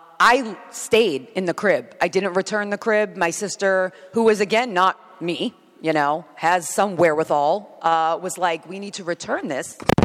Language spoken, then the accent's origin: English; Boston, Massachusetts, United States; Home is Boston. I'm from Boston, okay? And my whole family was up there, except for my immediate.